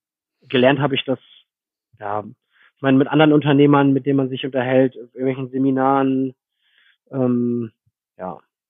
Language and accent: German; Lohne, Lower Saxony, Germany; zumindest da wo ich herkomme, in Lohne, gab es das nicht.